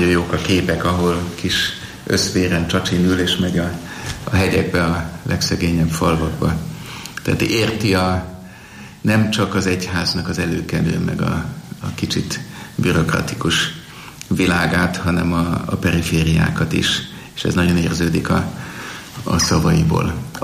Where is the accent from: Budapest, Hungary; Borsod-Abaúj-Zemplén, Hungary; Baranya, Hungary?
Budapest, Hungary; Én második kerületben értelmiségi, nagyon vallásos közegben nőttem föl, szinte búrra alatt